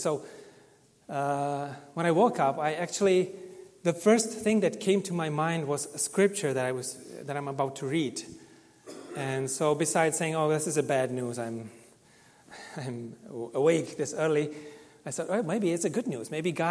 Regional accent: Czechia; English is a second language; because I come from Czech Republic and we like to think about the bad news all the time, right?

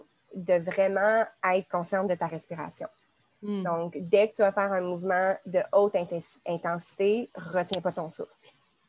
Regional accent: Quebec City, Quebec, Canada; mais les gens avec qui j'ai grandi à Québec.

